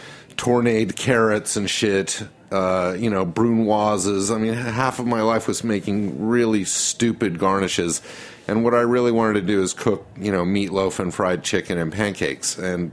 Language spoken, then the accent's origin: English; Salt Lake City, Utah, United States; growing up in Salt Lake City, with my mother being very adventurous with cooking